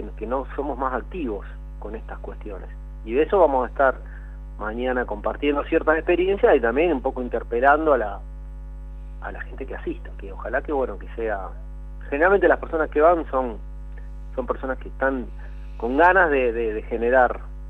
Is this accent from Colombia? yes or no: no; Rosario, Santa Fe, Argentina; soy rosarino